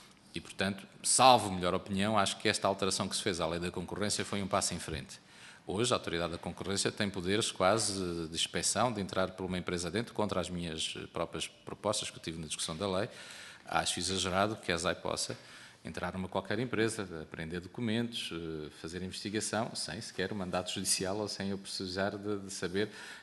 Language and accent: Portuguese; Viseu, Portugal; eu sou de Viseu e, portanto, eu tenho lá tudo